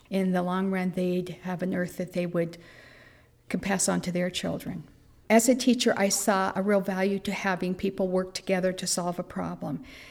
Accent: Sierraville, California, United States; I'm from Sierraville, California.

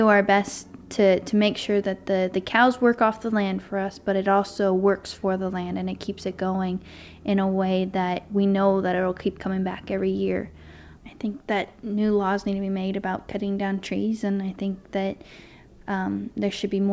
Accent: Grass Valley, California, United States; now in Oroville, United States; I'm from Grass Valley. I live in Oroville, California right now.

